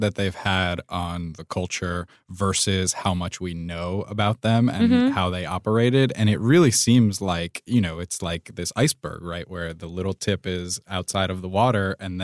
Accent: Southeast, United States; As a child growing up in the Southeast, you know

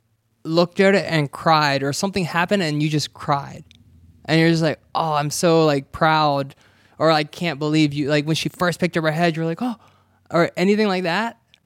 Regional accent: North Carolina, United States; now in California, United States; So we grew up in North Carolina and then we were blown away by California.

